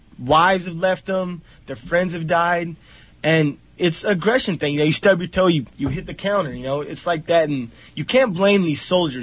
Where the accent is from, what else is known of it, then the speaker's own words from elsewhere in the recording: Lexington, Kentucky, United States; also born or lived in Upland, California / Rancho Cucamonga, California; I was born in California, but I lived in Lexington, Kentucky, where I did most of my schooling.